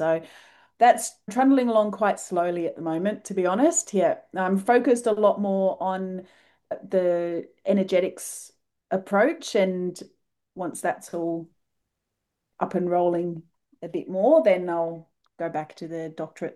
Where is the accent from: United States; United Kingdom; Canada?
United Kingdom; England; And that, being English as well, we have a penchant towards bathing, but we like a bath